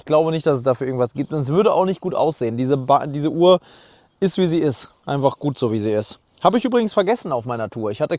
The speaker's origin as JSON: {"language": "German", "region": "Hamburg", "country": "Germany", "tie": "born or raised there", "said": "Hamburg war sehr schön, meine Heimatstadt."}